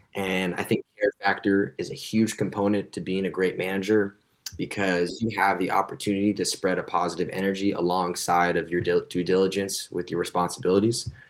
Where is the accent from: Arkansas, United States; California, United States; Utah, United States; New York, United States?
California, United States; Pleasanton; now in San Diego, United States; here on the West Coast, San Diego, born and raised in California in the Bay Area, Pleasanton.